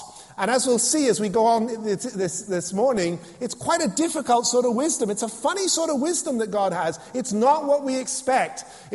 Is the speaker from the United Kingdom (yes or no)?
yes; England, United Kingdom; I know as English people, we tend not to like to make a fuss